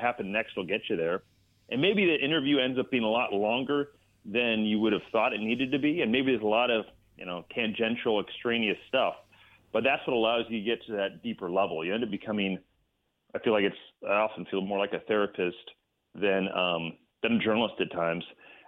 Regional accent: California, United States; who was my childhood hero because I grew up in the Bay Area

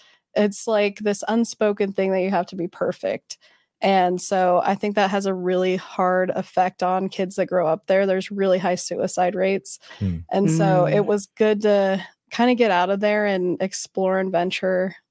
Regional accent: Sun Valley, Idaho, United States; now in Utah, United States; And I was like, I'll make a big journey out of Idaho and came to Utah, which is basically Idaho 2.0. So I didn't go very far, but that's where I grew up most of my life.

